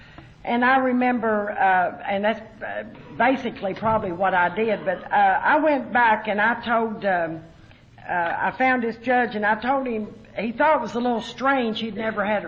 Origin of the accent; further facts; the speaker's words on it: United States; accent: hillbilly twang; And you'll notice, I guess it's hillbilly twang. I'll go somewhere and they'll say, "Where are you from down south?" I'll say, "I'm from up north."